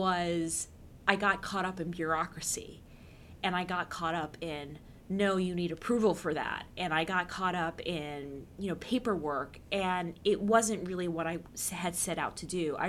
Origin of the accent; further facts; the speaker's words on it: Brooklyn, New York, United States; And I was born and grew up there. And the great thing about growing up in Brooklyn is that you are constantly aware of the greater world because there are so many people from so many different places